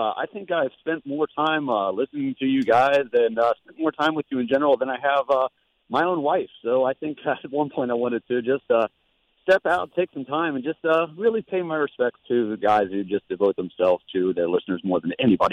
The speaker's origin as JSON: {"language": "English", "town": "Annapolis", "region": "Maryland", "country": "United States", "said": "I am from Annapolis, Maryland."}